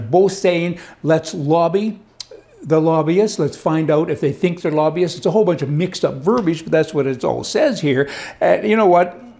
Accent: Canada; I'm Canadian. I don't want her to be Canadian.

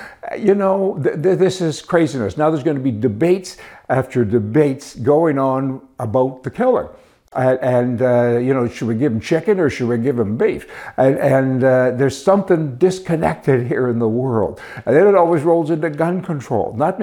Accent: Canada; As a Canadian, I disagree with the tears other Canadians are shedding

